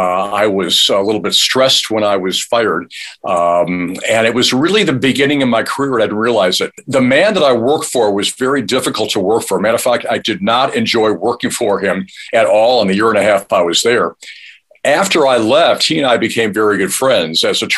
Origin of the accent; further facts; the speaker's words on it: Midwest, United States; Now, I was from the Midwest, but this is about 600 miles away from home.